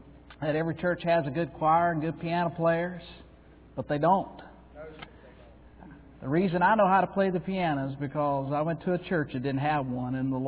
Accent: Florida, United States; There's going to be floods, as it was in my hometown last week. The state of Florida was flooded out.

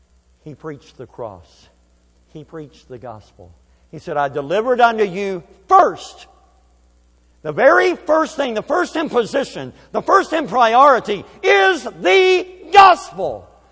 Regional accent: Kentucky, United States; I know I'm pronouncing it thing. I grew up in Kentucky. That's how we say it there. I know some of y'all say thing too.

